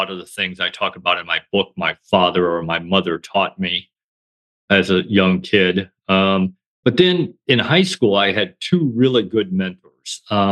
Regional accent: Illinois, United States; now in Florida, United States; Yeah, so I grew up in a small little farm town in northern Illinois, which is why I live in Florida, because I'm never living through winters like that ever again.

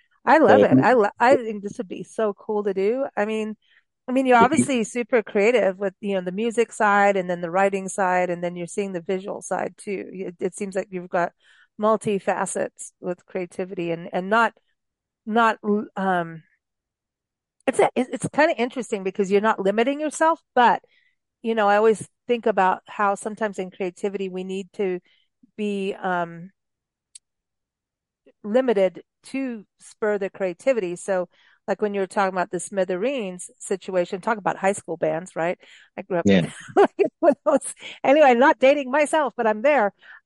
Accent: the West, United States; I'm from the West. It's marmot.

